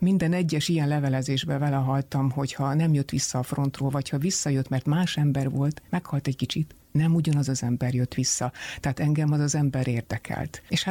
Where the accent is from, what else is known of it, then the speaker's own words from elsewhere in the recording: Budapest, Hungary; én a Albertfalvai Szigeti mozi mellett nőttem fel, ez egy olyan tépikus csőmozi volt.